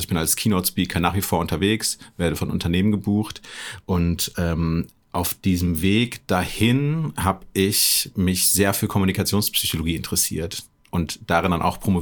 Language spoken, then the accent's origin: German; Hesse, Germany; ich komme ursprünglich aus Hessen.